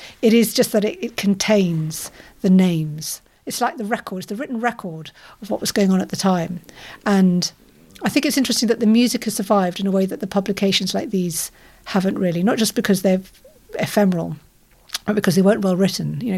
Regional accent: London, United Kingdom; I'm from South London and I've never pretended to be anything else.

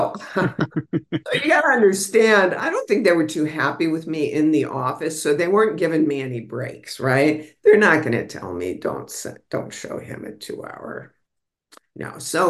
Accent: Michigan, United States; look, I came from Michigan. I came out of the blue.

